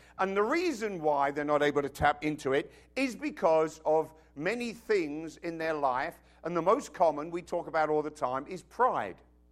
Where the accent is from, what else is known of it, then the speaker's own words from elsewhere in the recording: United Kingdom; born there; Now, of course, I was born in Britain.